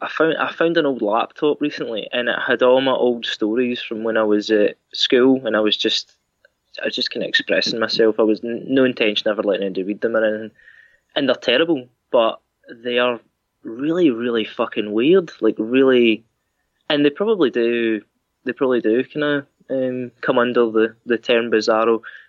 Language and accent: English; Scotland, United Kingdom; accent: Ayrshire; And it's Dunmellington, sorry. That's my Ayrshire accent.